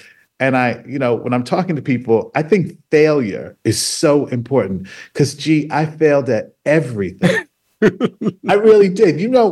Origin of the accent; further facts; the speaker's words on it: Staten Island, New York, United States; also born or lived in Harlem; And I grew up in Staten Island, New York, where I was born in Harlem, actually. But right. I spent my formative years in Staten Island.